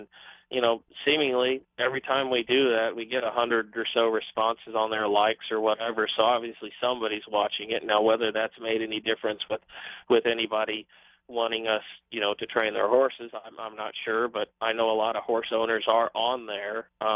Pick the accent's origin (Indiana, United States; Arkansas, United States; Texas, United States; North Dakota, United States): Indiana, United States; I'm from Indiana, and, you know, if you don't name basketball as number one, they might kick me out of the state.